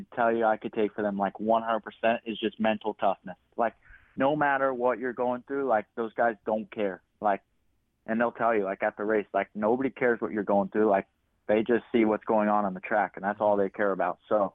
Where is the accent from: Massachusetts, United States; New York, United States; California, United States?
California, United States; Claremont; No, I'm from Claremont